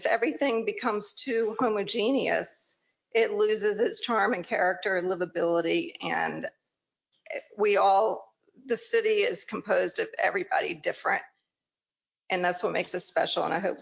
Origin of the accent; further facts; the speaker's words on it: Savannah, Georgia, United States; I grew up in Savannah